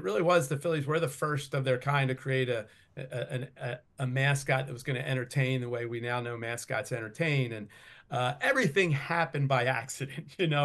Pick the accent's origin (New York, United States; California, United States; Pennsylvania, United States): Pennsylvania, United States; Philadelphia; I grew up in the Philadelphia area, grew up a huge Philadelphia sports fan